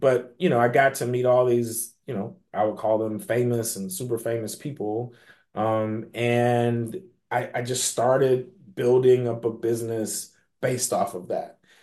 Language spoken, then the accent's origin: English; Atlanta, Georgia, United States; So I am an Atlanta kid, not a kid anymore, but I'm from Atlanta, Georgia, here in the United States.